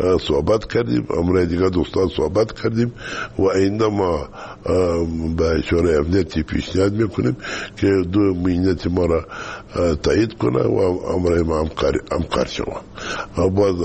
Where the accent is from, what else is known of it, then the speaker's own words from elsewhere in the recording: Kandahar, Afghanistan; ما از کندهار هستیم